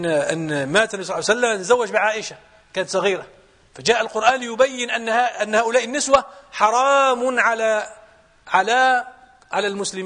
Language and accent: Arabic; Morocco; واحد هذا من العلماء يعني عندنا في المغرب